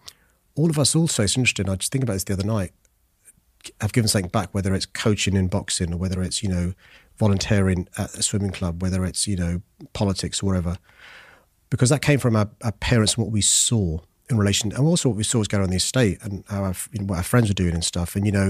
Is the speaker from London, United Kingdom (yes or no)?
yes; Tooting, London, United Kingdom; I was born in Tooton in St. George's Hospital. Mm. I first lived a mile up the road in the Henry Prince estate on a council estate.